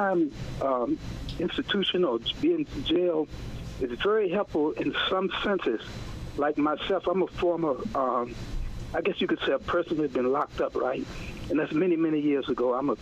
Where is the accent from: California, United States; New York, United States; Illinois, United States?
New York, United States; Queens; I'm from Queens.